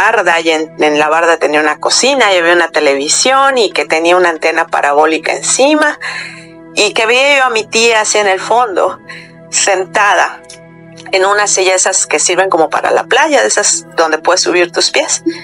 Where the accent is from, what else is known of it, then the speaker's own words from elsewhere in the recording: Yucatán, Mexico; now in Canada; yo soy mexicana y soy de Yucatán, pero ya tengo 3 años viviendo aquí en Canadá.